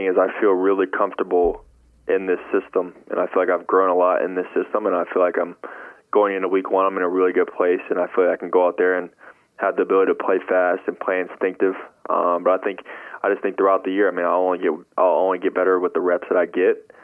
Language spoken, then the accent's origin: English; Charlotte, North Carolina, United States; and then we're both from Charlotte, so we've worked out in the off season every year